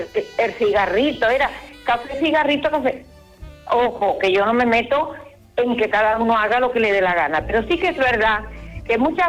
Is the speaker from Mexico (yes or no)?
no; Seville, Andalusia, Spain; now in Esparreguera, Spain; yo soy de Sevilla y vivo aquí hace 40 años.